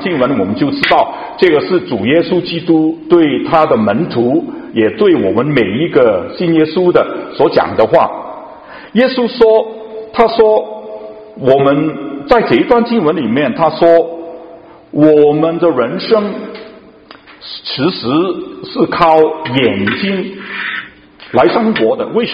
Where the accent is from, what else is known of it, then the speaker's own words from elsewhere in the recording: Guangdong, China; 我是广东人，我不知道大家懂不懂广东话，听过。